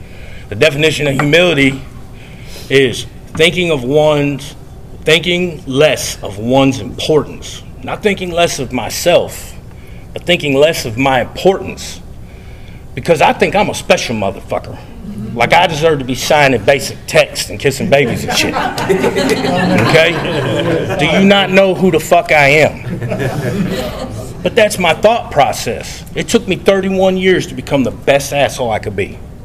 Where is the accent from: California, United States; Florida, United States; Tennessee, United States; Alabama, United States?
Tennessee, United States; now in Oklahoma, United States; I come here from Tennessee and I hear that everywhere I go.